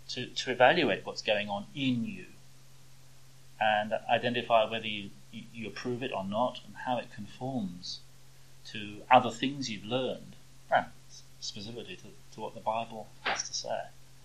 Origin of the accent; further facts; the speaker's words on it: London, United Kingdom; I grew up in the East End of London. I think I understand working class culture very well because that's where my roots are.